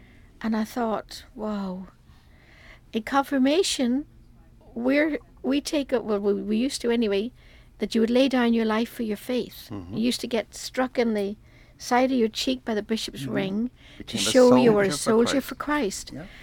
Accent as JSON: {"language": "English", "country": "Ireland", "said": "I was from Ireland."}